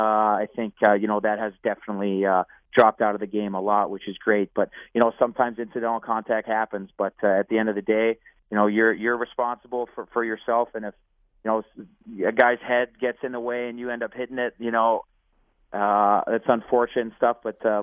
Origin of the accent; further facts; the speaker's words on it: Chicago, Illinois, United States; growing up, it was a lot, you know, in the Midwest as far as, you know, growing up in Chicago and, it's travel teams.